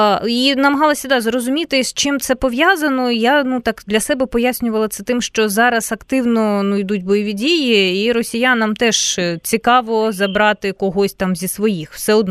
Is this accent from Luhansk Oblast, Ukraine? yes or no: yes; Luhansk, Luhansk Oblast, Ukraine; я сама із Луганська, і тому тема війни, вона нікуди від мене не дівається